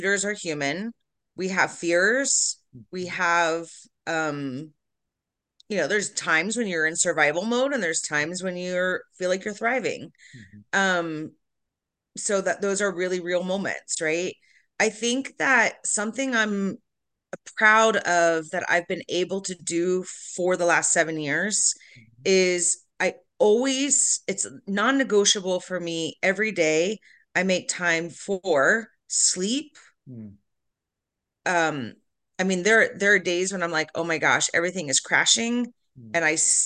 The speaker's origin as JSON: {"language": "English", "region": "Florida", "country": "United States", "tie": "born or raised there", "said": "Yeah, I grew up in Florida."}